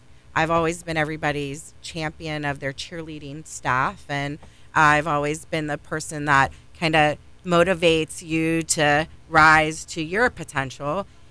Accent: Merritt Island, Florida, United States; I am from Merritt Island. I grew up in Merritt Island. I moved there when I was a young girl, and I attended school there.

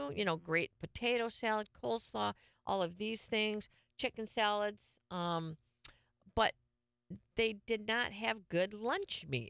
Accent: Livonia, Michigan, United States; born there; Okay, I'm a Livonia. I was born in Livonia.

